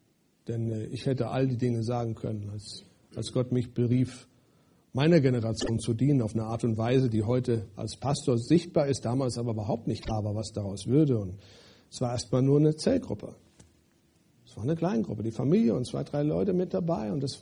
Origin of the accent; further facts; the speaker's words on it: Hesse, Germany; bei Frauen vielleicht beim Negativreden, Tratschen, sagt man dazu bei uns in Hessen.